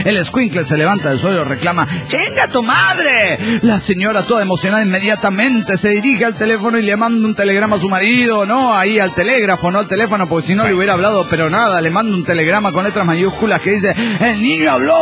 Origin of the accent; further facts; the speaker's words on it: Ciudad Juárez, Chihuahua, Mexico; de Ciudad Juárez.